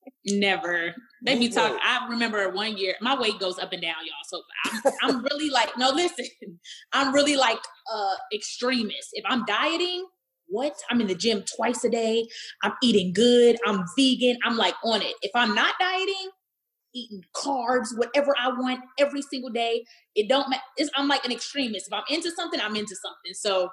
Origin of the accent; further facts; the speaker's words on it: Dallas, Texas, United States; I grew up in Pleasant Grove, the hood of Dallas, Texas. My granny is still there.